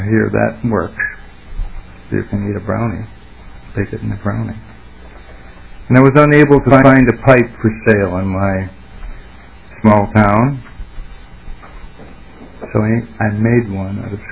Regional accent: Michigan, United States; Last November, my home state of Michigan became the 13th state to approve the medical use of marijuana.

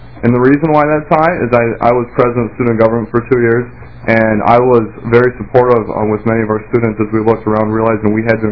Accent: Crookston, Minnesota, United States; Once again … I come from Crookston, Minnesota, and I actually graduated from Bemidji State University last spring.

